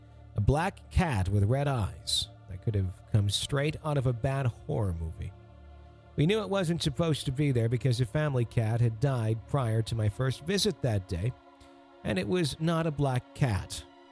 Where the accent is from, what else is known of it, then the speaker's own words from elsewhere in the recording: Romeo, Michigan, United States; that was not the last of my adventures in that house in my hometown of Romeo, Michigan, where I live today.